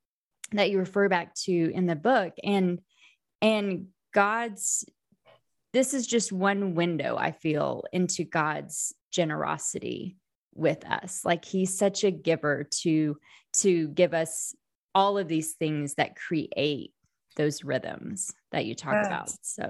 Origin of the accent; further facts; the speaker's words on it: Oklahoma, United States; I'm from Oklahoma, so it was windy, like Oklahoma, Nebraska, kind of this, you know, Central Plains area.